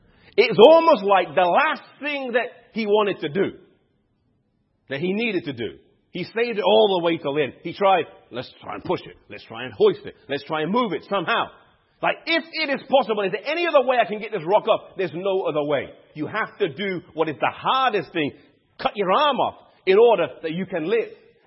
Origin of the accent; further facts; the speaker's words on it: England, United Kingdom; now I'm not the greatest English student, even though I'm from England.